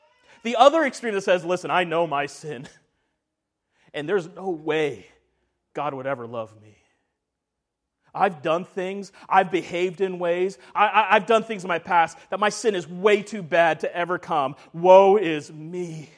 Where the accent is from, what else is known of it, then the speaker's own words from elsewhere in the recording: Canada; I'm a nice guy. I'm from Canada.